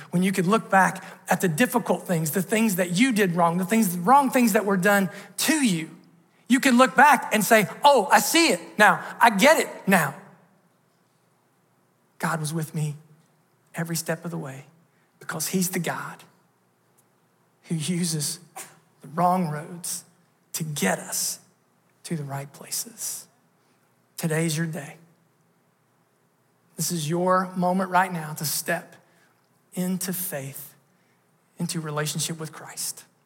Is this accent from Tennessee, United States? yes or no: no; Ohio, United States; A little church that I grew up in Southern Ohio, I know the song that they're singing this morning.